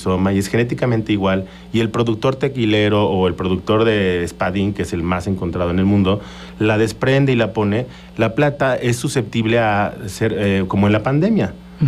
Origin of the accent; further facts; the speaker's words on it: Mexico; lo que estamos nosotros como pueblo mexicano creando desde hace de miles de años